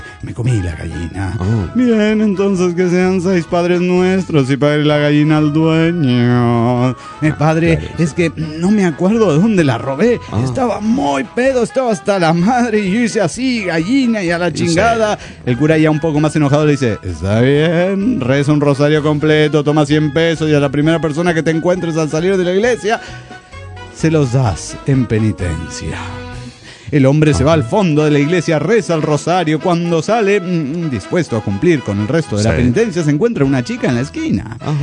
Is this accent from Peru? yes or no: yes; Huaraz, Ancash, Peru; now in United States; el Gabacho.